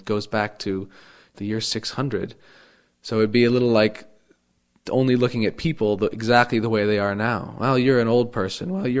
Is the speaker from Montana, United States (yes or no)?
yes; Helena, Montana, United States; I grew up in Helena